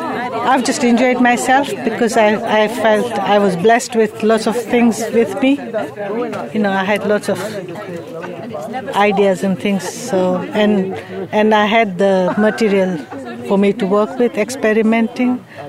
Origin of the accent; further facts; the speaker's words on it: Loughborough, East Midlands, United Kingdom; I'm from Loughborough.